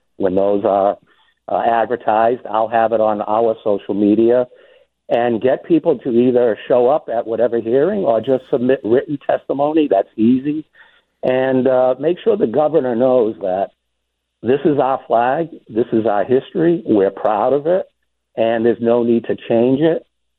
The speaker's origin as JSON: {"language": "English", "town": "New Bedford", "region": "Massachusetts", "country": "United States", "tie": "born or raised there", "said": "You know, I'm a proud Massachusetts man. I was born and raised in New Bedford, served as a police officer for 40 years."}